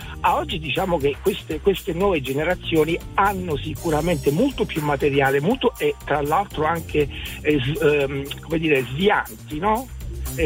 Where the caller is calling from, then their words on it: Rome, Lazio, Italy; Allora, chiamo da Roma. Siamo da Roma.